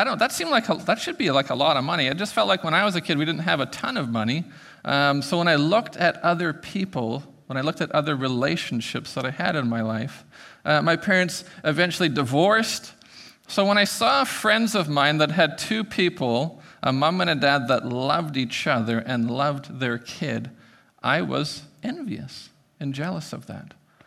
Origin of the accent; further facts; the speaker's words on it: Prince Rupert, British Columbia, Canada; When I grew up in Prince Rupert, my parents worked hard. My dad worked at BC Packers Fish Plant.